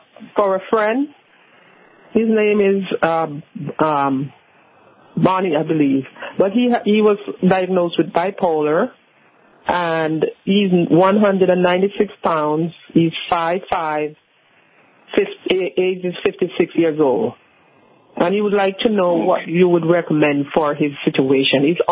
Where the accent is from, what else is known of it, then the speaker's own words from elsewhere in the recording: Jamaica; Jamaica originally.